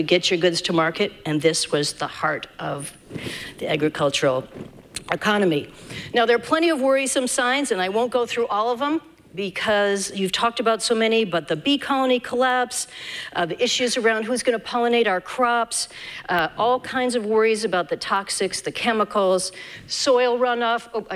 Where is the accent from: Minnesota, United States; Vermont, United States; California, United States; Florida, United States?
Minnesota, United States; now in Maine, United States; I was born in Minnesota. I always have to admit that to you Mainers in the room. Thank you. I came from the state where people say, yeah, sure, you betcha. But I've been working on my accent for a long time.